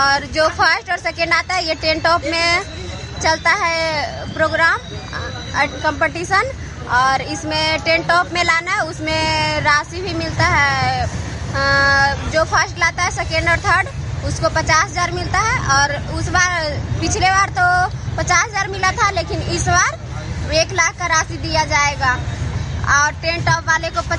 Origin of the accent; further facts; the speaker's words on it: Nalanda, Bihar, India; मैं बिहार स्टेट और नालंदा डिस्ट्रिक्ट के रहने वाली हूँ, जहाँ नालंदा डिस्ट्रिक्ट नालंदा विश्वविद्यालय के पास वहीं की रहने वाली हूँ।